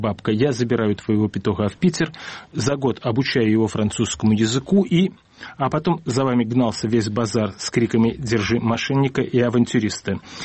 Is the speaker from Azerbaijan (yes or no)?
yes; Baku, Azerbaijan; Но я, тогда бакинец, и еще несколько москвичей были допущены в их круг